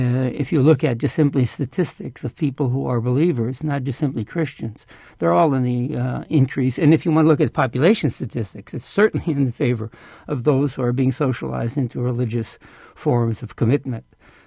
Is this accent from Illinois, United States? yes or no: yes; Chicago, Illinois, United States; Well, in Chicago.